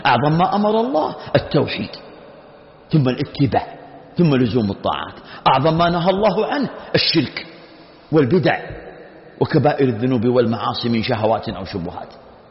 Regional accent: Saudi Arabia

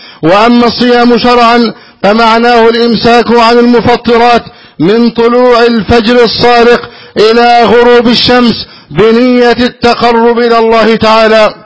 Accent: Egypt; اللهم احفظ بلدنا مصر أمنا أمانا

